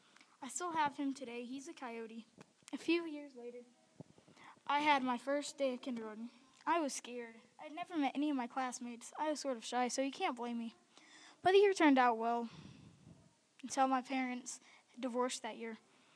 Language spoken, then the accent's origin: English; Yukon, Oklahoma, United States; also born or lived in El Reno, Oklahoma; I was born in El Reno, Oklahoma. Then my parents moved to Yukon, Oklahoma, because they didn't want me growing up in El Reno schools.